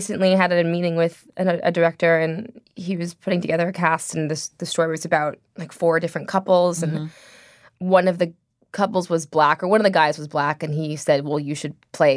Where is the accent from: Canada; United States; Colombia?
United States; Venice Beach, California; born there; I'm like, I was born in Venice Beach.